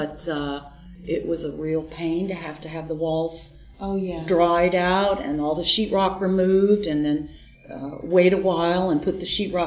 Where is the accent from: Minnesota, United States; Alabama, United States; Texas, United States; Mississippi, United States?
Texas, United States; Houston; I'm from Houston, Texas.